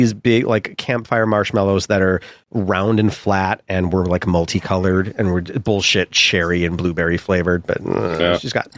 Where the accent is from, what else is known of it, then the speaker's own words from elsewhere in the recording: United States; I'm not a European. I'm not a second class citizen. I'm an American.